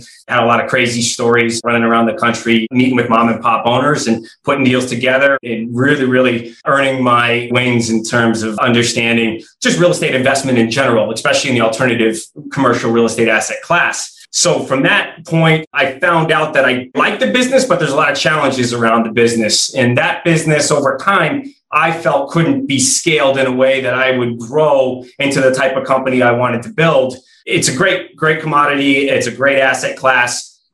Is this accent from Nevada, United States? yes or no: yes; Las Vegas, Nevada, United States; So 20 years in the industry now, I'm 41. I quit college. I grew up here in Vegas.